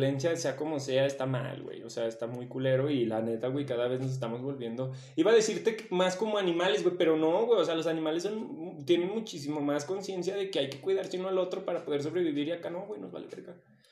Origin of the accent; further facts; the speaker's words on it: Mexico; Estoy muy orgulloso de estar moreno. Claro que sí, porque somos los mexicanos reales.